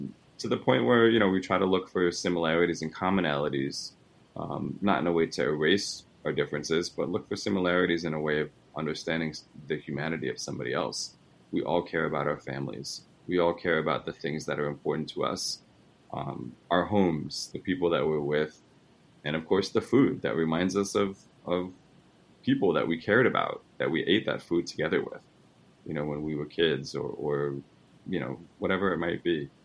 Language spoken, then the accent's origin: English; New York, United States; I'm from New York, and my parents are Italian.